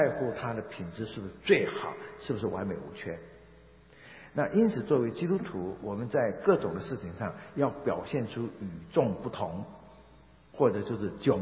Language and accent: Chinese; China; 如果照犹太人的禁忌，很多东西不能吃叫不洁净的话，我们中国人活不下去了。不能吃的都是我们中国人特爱吃的。